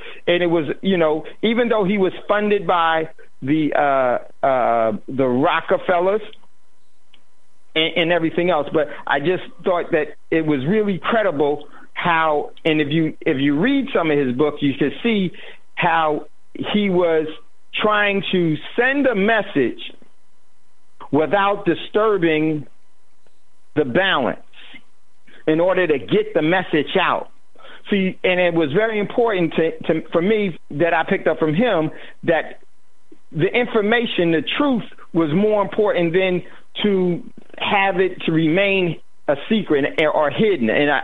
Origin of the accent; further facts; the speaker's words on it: New Jersey, United States; It was important for me because I grew up in Jersey